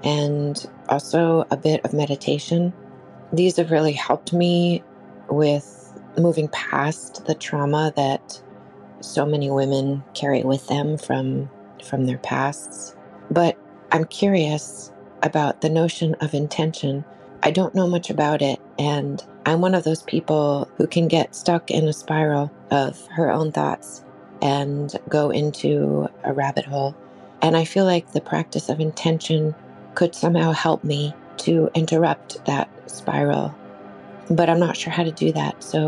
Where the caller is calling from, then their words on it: France; I'm calling from France.